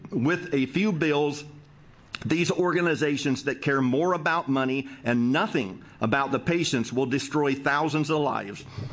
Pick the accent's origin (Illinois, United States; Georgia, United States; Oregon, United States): Oregon, United States; I'm from Southern Oregon